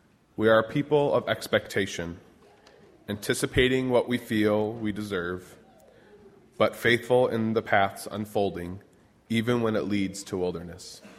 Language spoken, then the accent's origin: English; Michigan, United States; I grew up in Michigan, and the auto industry was quite literally my family's livelihood.